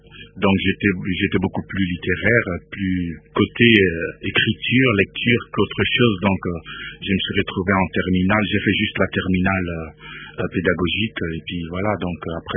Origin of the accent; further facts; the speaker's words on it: Kinshasa, DR Congo; also born or lived in Kasai; Donc, je suis né au Kasaï, mais je suis resté à peine 3-4-5 mois, et puis je devais rejoindre Kinshasa avec ma mère pour venir rester avec mon père.